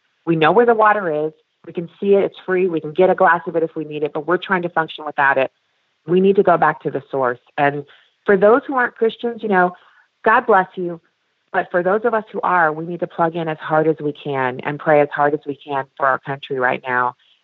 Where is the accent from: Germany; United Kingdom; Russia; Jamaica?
Germany; I grew up in Germany